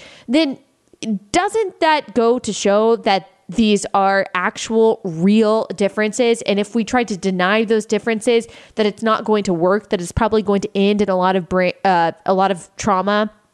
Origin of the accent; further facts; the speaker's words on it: Texas, United States; I grew up in Texas.